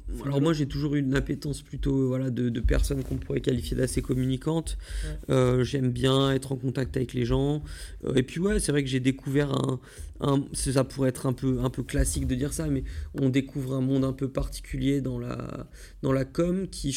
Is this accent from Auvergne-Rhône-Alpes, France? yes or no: yes; Voiron, Auvergne-Rhône-Alpes, France; now in Paris, France; Maintenant, je travaille à Paris, donc depuis 2017, il me semble. Et sinon, je suis originaire de Voiron, à côté de Grenoble.